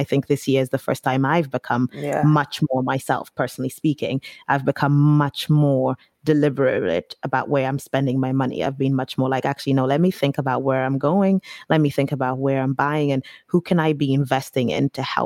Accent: United Kingdom; We too, as Brits, proud, I don't know, or feel awkward.

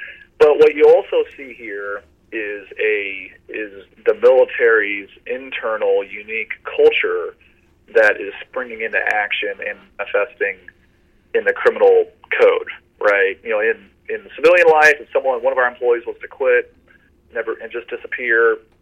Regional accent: Winter Park, Florida, United States; You know, like in my hometown of Winter Park, Florida, it's against the law to spit on the sidewalk, right?

